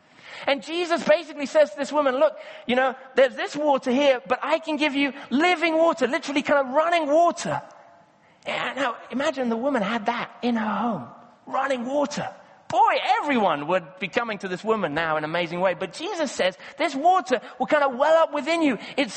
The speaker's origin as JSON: {"language": "English", "country": "Kenya", "tie": "born or raised there", "said": "And I grew up in Kenya, and so this happens in lots of places in Kenya."}